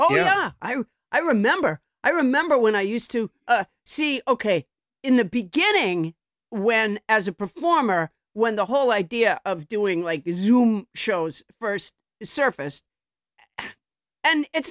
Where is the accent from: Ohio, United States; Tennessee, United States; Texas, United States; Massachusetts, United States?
Massachusetts, United States; Sudbury; You know, I have a theory about Massachusetts, which is where I'm from. I'm from Sudbury, Massachusetts. But I was raised by Southerners.